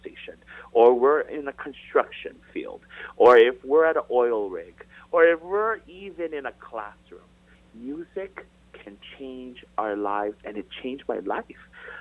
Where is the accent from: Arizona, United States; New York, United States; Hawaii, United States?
Hawaii, United States; I know that being born and raised in the Pu'uvai, the heart and pico of the world in the Pacific Ocean, has given us to be thoughtful, diverse